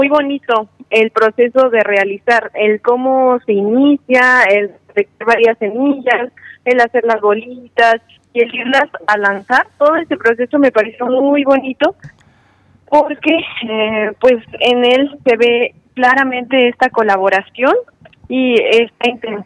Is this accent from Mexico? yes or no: yes; Mexico; yo soy de México, entonces en México pues la industria ecológica no está como muy desarrollada.